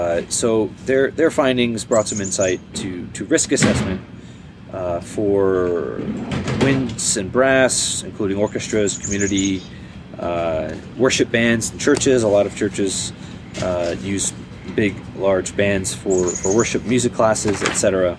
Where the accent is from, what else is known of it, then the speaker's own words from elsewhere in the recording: Connecticut, United States; No, I grew up in Connecticut.